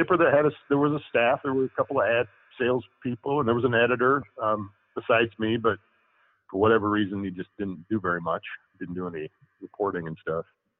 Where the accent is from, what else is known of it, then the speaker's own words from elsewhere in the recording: Idaho, United States; I picked up a few assignments at my hometown weekly, which is the Gooding County Leader.